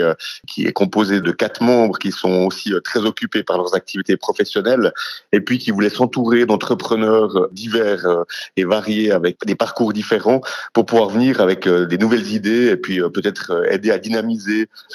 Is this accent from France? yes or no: no; Porrentruy, Jura, Switzerland; qui passent un super moment chez nous à Porrentruy, je trouve que c'est aussi excellent pour l'image du canton